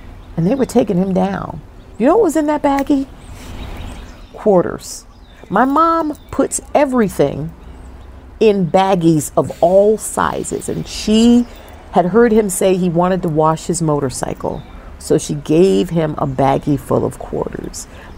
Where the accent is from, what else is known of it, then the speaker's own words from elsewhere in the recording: New Jersey, United States; They know I was raised in Jersey.